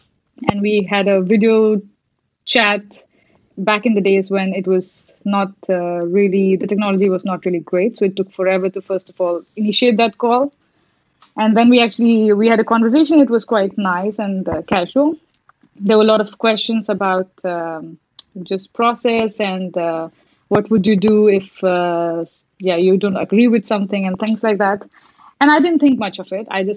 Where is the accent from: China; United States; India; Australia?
India; Mumbai, Maharashtra; I'm from Mumbai, born and raised.